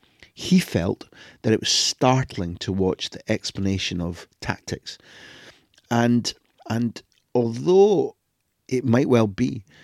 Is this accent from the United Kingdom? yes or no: yes; Scotland, United Kingdom; born there; given that I was born in Scotland and I pertain to the UK